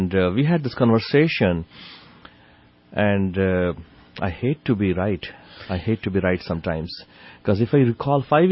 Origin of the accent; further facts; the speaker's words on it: India; when I grew up in India and I went to med school in India, doctors striking was a common occurrence there.